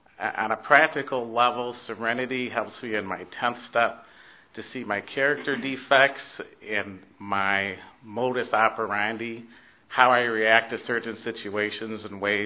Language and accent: English; Milwaukee, Wisconsin, United States; from Milwaukee.